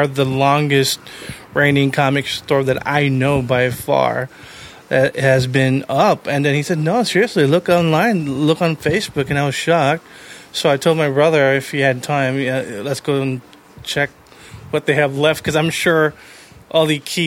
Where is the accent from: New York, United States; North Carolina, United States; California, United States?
California, United States; now in Chicago, United States; because I grew up in California, I moved here because my mom